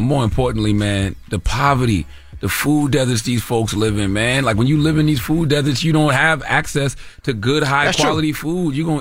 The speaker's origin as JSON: {"language": "English", "town": "Moncks Corner", "region": "South Carolina", "country": "United States", "tie": "born or raised there", "said": "I think about growing up in Monk's Corner, South Carolina. Man, we used to be out all day, no cell phones, on the bikes from dirt road to dirt road, running through cornfields, running through the woods."}